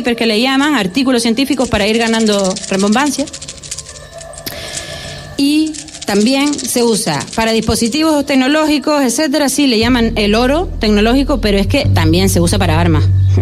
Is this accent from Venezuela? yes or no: no; Canary Islands, Spain; Yo, la verdad es que soy majorera y no lo tenía muy presente